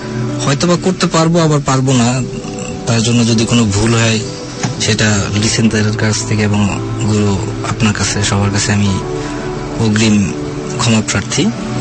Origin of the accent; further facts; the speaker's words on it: Dhaka, Dhaka Division, Bangladesh; বেড়ে ওঠা কিছুটা সময় গ্রামের বাড়ি, তারপর পুরোটা সময় আমি ঢাকাতেই, ঢাকা তেজগা তেজকুনি পাড়া, মণিপুরি পাড়া হচ্ছে আমার জন্মস্থান, আমি ওইখানেই বড় বেড়ে উঠি।